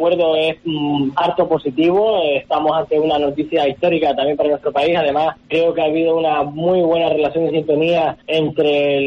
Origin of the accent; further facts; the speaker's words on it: Canary Islands, Spain; también soy canario